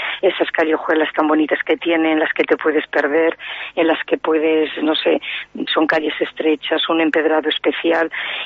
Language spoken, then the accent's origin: Spanish; Ágreda, Castile and León, Spain; yo soy de Ágreda